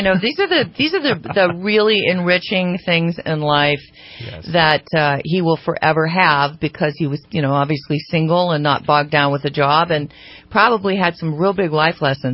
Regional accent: Sacramento, California, United States; We're both from Sacramento, grew up in Sacramento, and went to high school together.

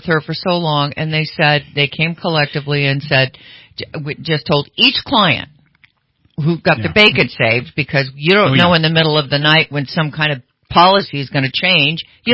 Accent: Sacramento, California, United States; I grew up in Sacramento.

